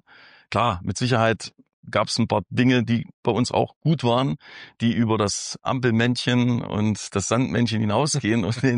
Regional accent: Thuringia, Germany; ich bin in einem kleinen Dörfchen in der Nähe von Heiligenstadt groß geworden, aufgewachsen. Geboren bin ich hier in Heilbad Heiligenstadt, aber nach 14 Tagen Krankenhausaufenthalt bin ich dann nach Luther und dort groß geworden, wie das halt so in den dörflichen Strukturen war.

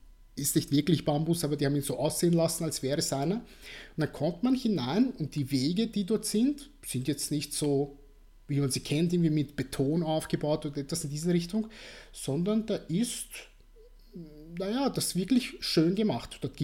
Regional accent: Vienna, Austria; born there; Und ich, der geboren ist in Wien und diese Stadt eigentlich kennt

